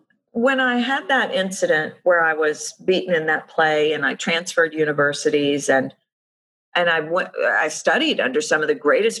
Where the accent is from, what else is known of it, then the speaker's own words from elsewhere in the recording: Texas, United States; I grew up in the South, I'm from Texas